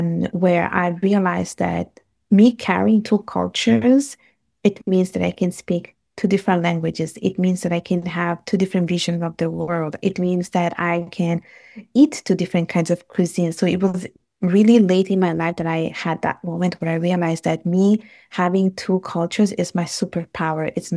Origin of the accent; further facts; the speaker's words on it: Italy; English is a second language; I was born and raised in Italy, and both of my parents are from Bangladesh. And so that's what makes me a third culture kid.